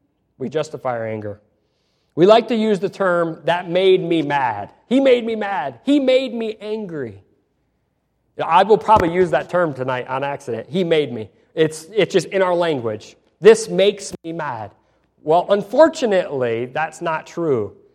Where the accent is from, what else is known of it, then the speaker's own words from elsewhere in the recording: Michigan, United States; I'm from Michigan. In Michigan, the left lane is the fast lane.